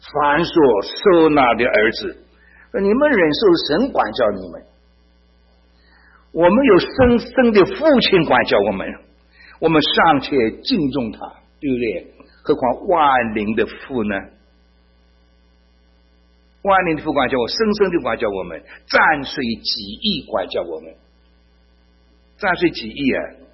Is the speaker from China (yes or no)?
yes; China; 我们中国人讲话累死了愁死了